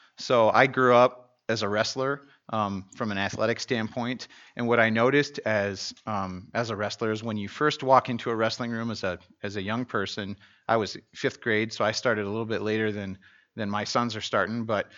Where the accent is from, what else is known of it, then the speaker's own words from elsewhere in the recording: Greeley, Colorado, United States; I'm from Greeley, so we are in partnership with Redemption Church of Greeley